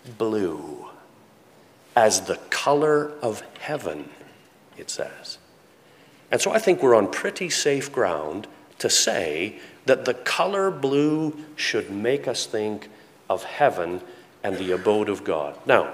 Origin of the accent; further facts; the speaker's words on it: Canada; we're happy to be Canadians and proud to be Canadians. I am, I like it to go around and say that I'm a Canadian